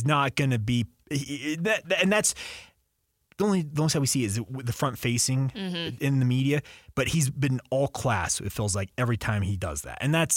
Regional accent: Utah, United States; Because I had grown up, I'm a kid from Utah.

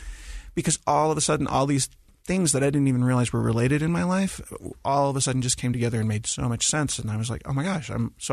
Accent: Kodiak, Alaska, United States; people who grew up on this island. Right. You know, it's like if other people from this island knew it, I was from Kodiak.

